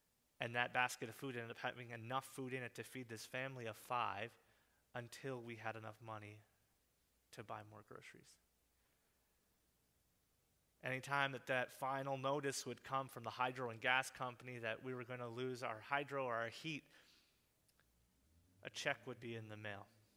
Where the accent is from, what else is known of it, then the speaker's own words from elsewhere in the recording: Trenton, New Jersey, United States; We're originally from Trenton